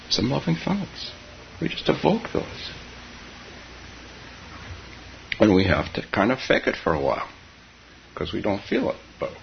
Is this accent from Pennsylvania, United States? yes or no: no; California, United States; So I was a kid growing up in California. My mother taught us to plant our avocado seeds in the house